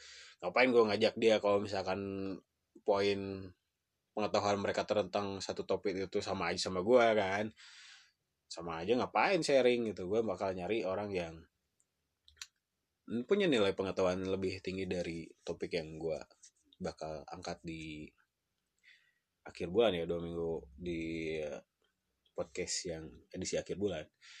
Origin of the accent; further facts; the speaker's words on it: Bandung, West Java, Indonesia; Gue dari Bandung